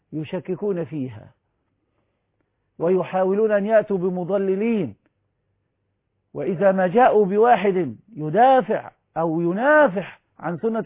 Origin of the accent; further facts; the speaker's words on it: Egypt; للمسؤولين عندنا في مصر